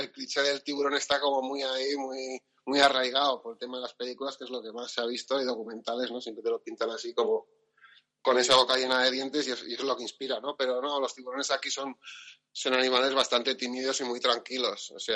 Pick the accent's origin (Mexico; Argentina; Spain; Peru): Spain; Pamplona, Navarre; porque yo soy de Iruña, ¿no?